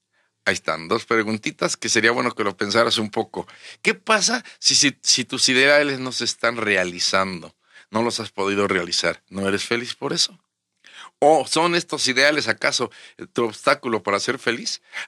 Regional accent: Querétaro, Mexico; yo que vengo de Querétaro, nosotros que venimos de Querétaro

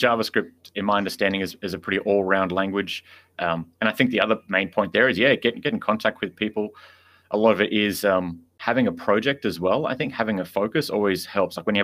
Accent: Sydney, New South Wales, Australia; So I grew up in Sydney

